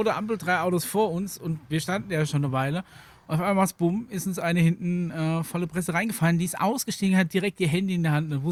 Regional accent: Bavaria, Germany; habe ich sofort gewusst, der kommt aus meiner Ecke. Und habe ich dann gefragt, wo er herkommt, aber aus Niedernberg.

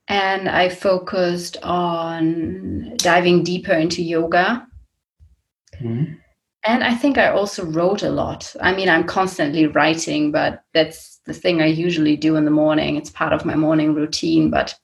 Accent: Germany; English is a second language; So I got back from New Zealand with one of these repatriation flights by the German government. And then I was sitting there in my hometown in a house all to myself.

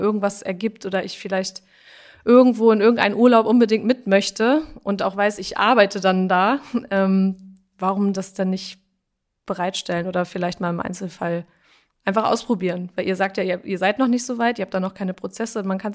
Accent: Schleswig-Holstein, Germany; now in Greifswald, Germany; Ich komme aus Schleswig-Holstein.

